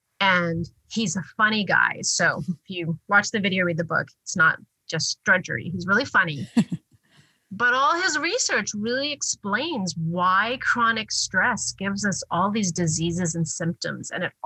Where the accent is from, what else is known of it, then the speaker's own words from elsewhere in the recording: Taiwan; now in United States; I'm from Taiwan. I'm Chinese American.